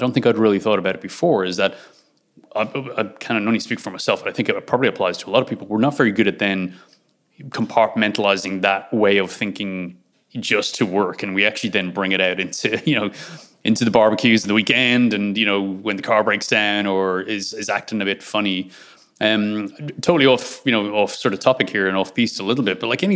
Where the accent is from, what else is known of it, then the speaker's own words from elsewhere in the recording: Ireland; I'm from Ireland originally